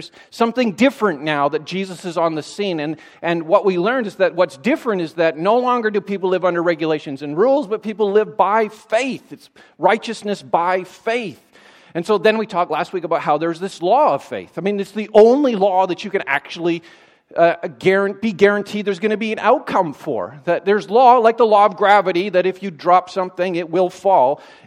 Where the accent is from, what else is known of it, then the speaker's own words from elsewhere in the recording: Kelowna, British Columbia, Canada; a mountain range that runs between Vancouver, where I went to Bible college, and my hometown, which is in Kelowna.